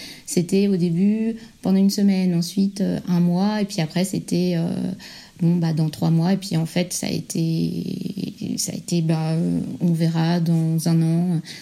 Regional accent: Brittany, France; also born or lived in Île-de-France / California; now in Parede, Portugal; Là en ce moment je te parle de Parede au Portugal qui est pas loin de Lisbonne. Et je suis française, originaire à moitié de Bretagne, à moitié de la région parisienne. Et sinon avant j'étais expat en Californie pendant 4 ans et demi

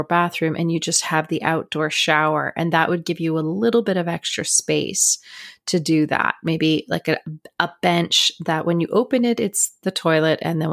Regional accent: Canada; There's lots of things I'd love to kind of go deeper and explore in my home country.

